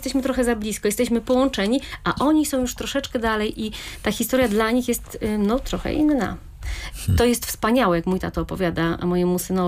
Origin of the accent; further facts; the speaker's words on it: Rzeszów, Subcarpathian Voivodeship, Poland; Tak, ja pochodzę z Rzeszowa, cieszę się bardzo na to miejsce, cieszę się, że tutaj się urodziłam, że tutaj mieszkam. Przez chwilę nie mieszkałam tutaj, ale potem znowu mieszkam tu w Rzeszowie.